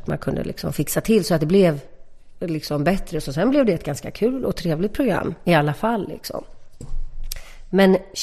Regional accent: Partille, Västra Götaland County, Sweden; Jag kommer från Läxby i Partille.

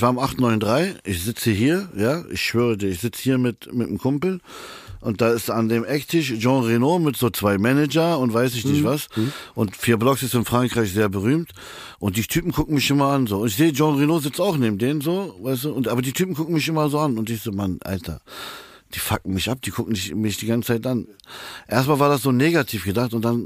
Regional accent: Berlin, Germany; Wir sind Berliner

